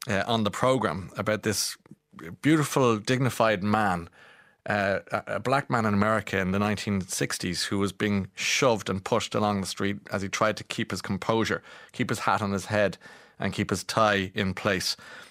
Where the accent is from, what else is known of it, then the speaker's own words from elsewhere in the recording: Ireland; I'm just so embarrassed by it in terms of being an Irish person.